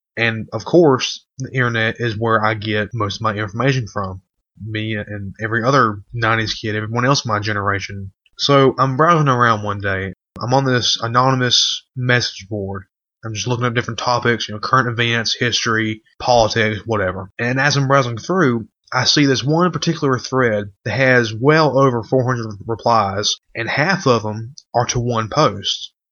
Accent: the South, United States; As I'm sure you can tell, I'm from the South. I'm from a really small town, and unfortunately, it was majority black.

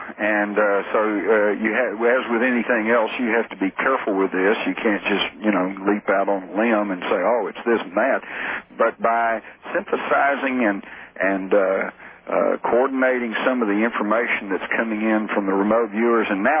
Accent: Fort Worth, Texas, United States; accent: Texas; Born and raised in Fort Worth.

